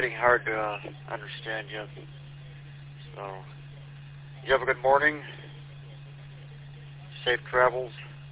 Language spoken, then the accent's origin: English; Quinton Township, Michigan, United States; I'm from Quinton Township here. I'm down here by Lake St. Clair. About 5 miles off the lake, 4 miles.